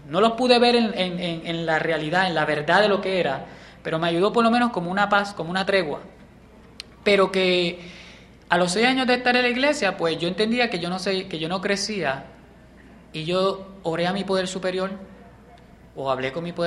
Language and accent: Spanish; Puerto Rico; now in United States; yo salí de Puerto Rico. Yo no sé si yo hubiera crecido allí, estando allí con esa persona, pero lo que me ayudó en ese momento fue que salí de Puerto Rico. He estado aquí en los Estados Unidos por 5 años